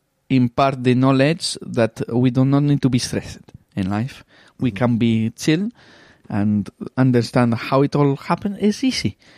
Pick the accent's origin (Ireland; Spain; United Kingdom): Spain; English is a second language; moved away as an adult; now in France; I come from Spain. No work. And that's why I'm in here in France, is to work, because there's no jobs anymore in Spain.